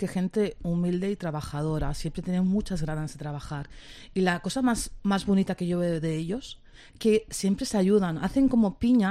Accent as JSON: {"language": "Spanish", "country": "Spain", "said": "Porque yo como española que soy, yo a veces me he quedado sin nada"}